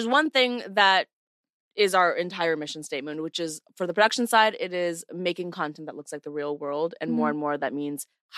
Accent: Canada; I'm Canadian.

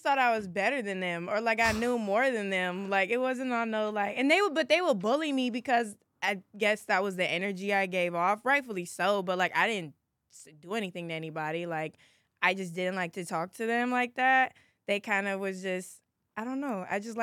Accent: Los Angeles, California, United States; I'm from Los Angeles, California. More specifically, Inglewood, Playa del Rey area.

